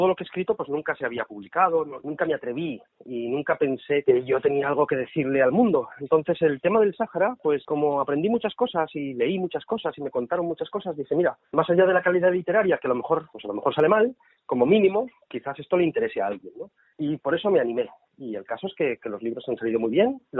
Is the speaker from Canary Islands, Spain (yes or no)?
yes; Canary Islands, Spain; born there; Yo nací en Lanzarote en el año 72. Y yo nací en Lanzarote exclusivamente porque mi padre hizo el servicio militar en el Sahara.